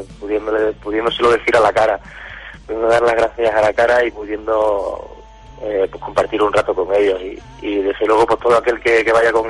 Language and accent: Spanish; Colombia; also born or lived in Spain; yo nací en Domenito, pero en razón de que mi padre era colombiano, pasé pues buena parte de mi infancia allí y parte también de la adultez. Estoy un poco a caballo entre los dos países, entre Colombia y España.